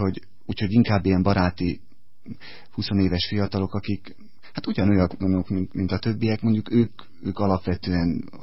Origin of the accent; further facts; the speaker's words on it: Szombathely, Vas, Hungary; now in Budapest, Hungary; aztán egy szombathelyi plébánián plébános, ahol egyébként kereszteltek, tehát gyerekkoromban nagyszüleim ott laktak